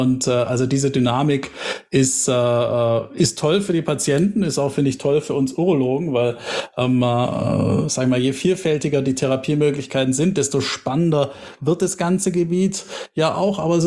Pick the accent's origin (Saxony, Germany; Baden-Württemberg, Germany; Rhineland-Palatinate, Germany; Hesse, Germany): Baden-Württemberg, Germany; Tübingen; born there; bin gebürtiger Tübinger, bin Schwabe